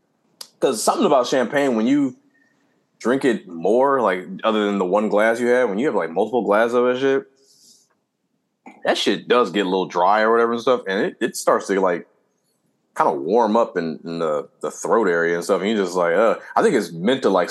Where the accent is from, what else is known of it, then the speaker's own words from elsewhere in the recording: Compton, California, United States; but for growing up in Compton, motherfuckers had that shit on a regular.